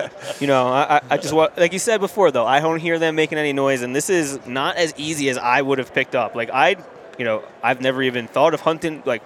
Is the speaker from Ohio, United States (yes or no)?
no; New Jersey, United States; my alarm clock is an elk, and I'm from New Jersey.